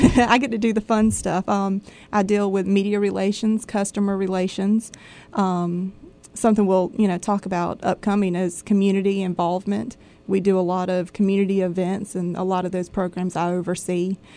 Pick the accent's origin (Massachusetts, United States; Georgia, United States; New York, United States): Georgia, United States; Augusta; I grew up in the Augusta area in Columbia County. So born and raised here. Never went anywhere. Went to high school at Greenbrier High School. Then I went to college at Augusta State University.